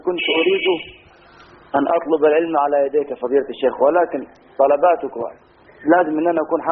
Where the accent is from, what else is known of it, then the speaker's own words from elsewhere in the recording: Aswan, Aswan Governorate, Egypt; أنا الآن في بلدي أسوان